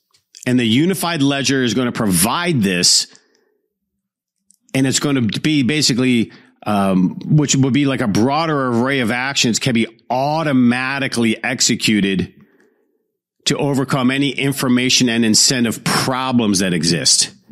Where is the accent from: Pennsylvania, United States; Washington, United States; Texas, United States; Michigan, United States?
Michigan, United States; Detroit; I grew up in Detroit.